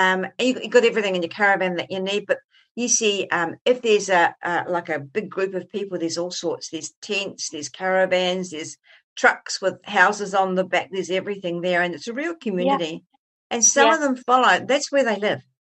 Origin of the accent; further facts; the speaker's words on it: New Zealand; I think, look, I'm not an Australian. I'm a New Zealander.